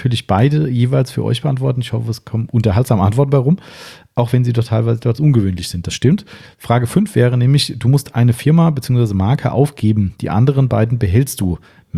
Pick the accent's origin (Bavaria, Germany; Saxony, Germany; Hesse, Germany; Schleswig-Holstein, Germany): Hesse, Germany; Waldems; wir kommen aus Waldems, 1100 Einwohner aus meinem Heimatort.